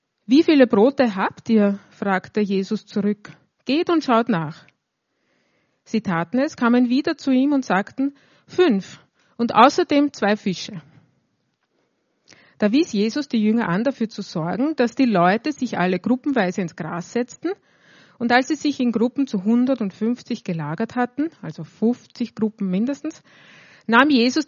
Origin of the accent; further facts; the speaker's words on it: Lower Austria, Austria; Genau, ich komme ja aus dem Land, aus dem Waldviertel, vom Land. Da müsste man sowas eigentlich können.